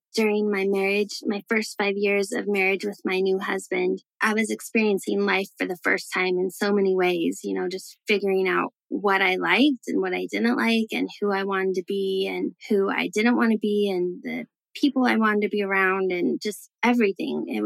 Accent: Utah, United States; I wasn't sure that I was going to be able to come back to Utah, my home state

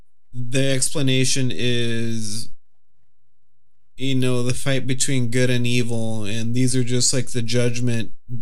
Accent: Texas, United States; Every time I said like, oh, I'm from Texas, oh, what part? I'm like, oh, Deep South.

